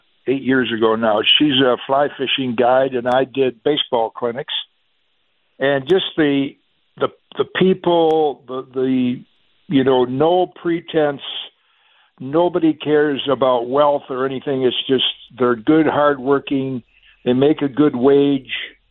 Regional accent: Michigan, United States; now in Bennington, United States; So first we lived in Michigan, which is where I'm from, and then said, well, let's try out Bennington, where Margie was from.

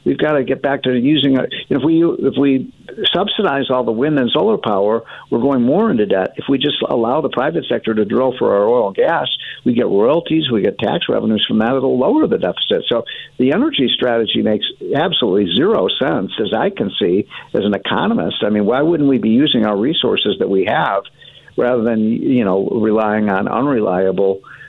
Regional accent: Chicago, Illinois, United States; Being from Chicago, my hometown, and I love Chicago, it's heartbreaking to see what's happening in that city.

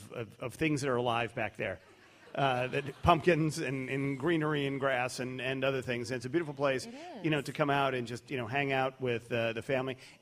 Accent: Chicago, Illinois, United States; Because we're from Chicago, so we're just used to that.

